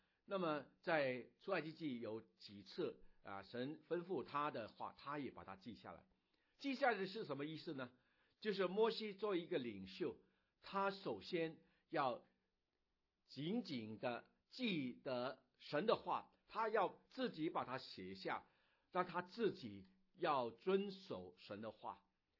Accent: China; 我对我自己说我真的要在另外我们中国人的新年之前要重新的立志

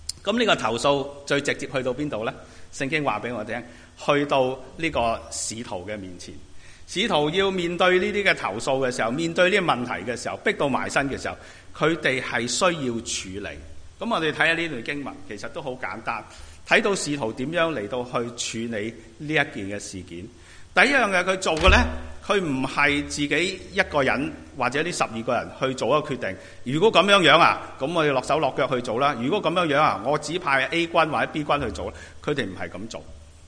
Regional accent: China

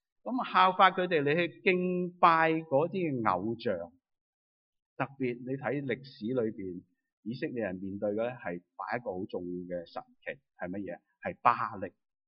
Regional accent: China; 或者有几切合我们中国人的心态，哪里掂我们就行哪条路咯

